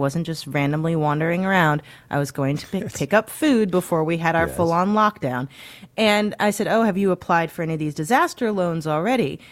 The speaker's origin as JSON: {"language": "English", "region": "Missouri", "country": "United States", "said": "Hey, look, I'm from Missouri. Don't mock my colloquialisms."}